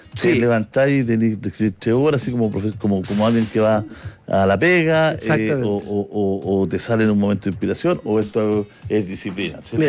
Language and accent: Spanish; Biobío, Chile; Y lo apoyo en... Mira, es de mi tierra, po.